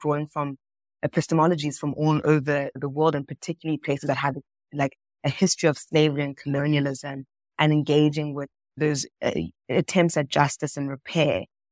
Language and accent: English; South Africa; I'm a South African person.